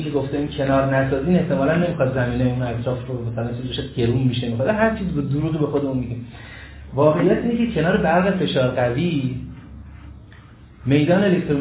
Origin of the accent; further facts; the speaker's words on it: Iran; born there; یکی از شرایط ناگزیر ما اینه که تو ایران به دنیا اومدیم، تو این زمانه، تو جهان سوم